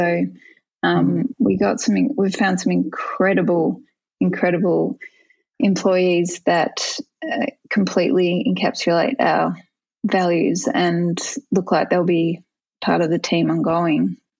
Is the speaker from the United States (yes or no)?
no; Melbourne, Victoria, Australia; she's from the UK and I was from Melbourne, and so we're meeting in Sydney.